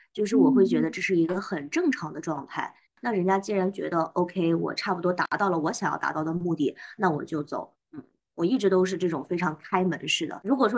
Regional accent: China

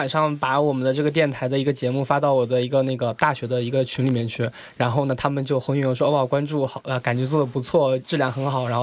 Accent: Shanghai, China; also born or lived in Zhejiang; 然后后来我是浙江人，然后当我小时候在上海的也是，就杨浦区泳队。

